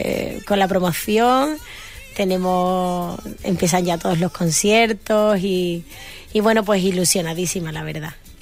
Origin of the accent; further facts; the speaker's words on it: Seville, Andalusia, Spain; Que yo, mira, soy de Sevilla, ¿eh?